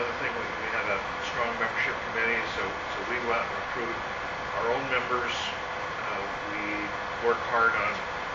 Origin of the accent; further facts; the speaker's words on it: Washington, United States; I'm from Washington State.